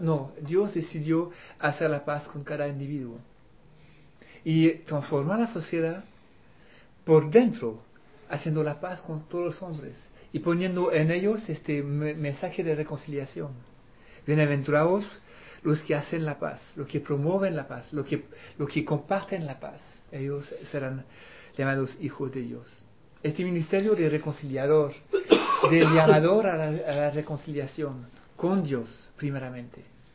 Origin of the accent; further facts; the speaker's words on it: Chile; Yo hablo como chileno, imagínense.